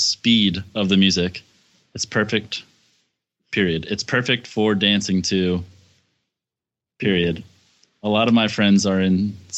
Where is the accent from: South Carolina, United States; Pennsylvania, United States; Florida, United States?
Pennsylvania, United States; I'm from Pennsylvania.